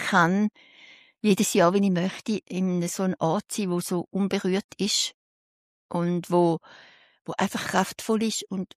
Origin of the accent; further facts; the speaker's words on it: St. Gallen, Switzerland; ich bin eigentlich in der Stadt aufgewachsen, in St. Gallen.